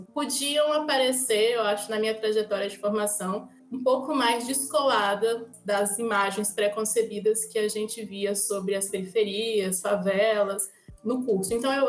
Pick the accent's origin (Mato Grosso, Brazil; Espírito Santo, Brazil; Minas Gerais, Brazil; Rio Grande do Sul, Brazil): Espírito Santo, Brazil; now in Salvador, Brazil; comecei o curso, né, em 2000, na Federal do Espírito Santo, eu sou capixaba, fiz o curso de graduação lá e depois vim para Salvador no mestrado e depois doutorado e acabei ficando.